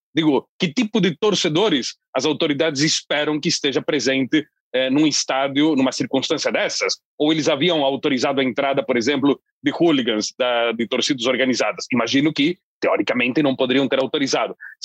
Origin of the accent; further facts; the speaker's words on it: Londrina, Paraná, Brazil; Num bairro distante, nos cafundós da minha terra, Londrina